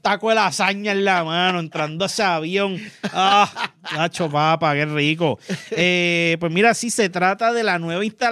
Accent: Puerto Rico; lo que nos reconoce como puertorriqueños

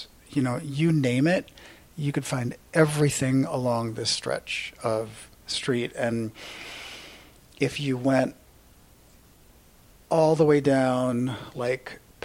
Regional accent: United States; They allowed us to preserve our identity, even though we grew up here in the States.

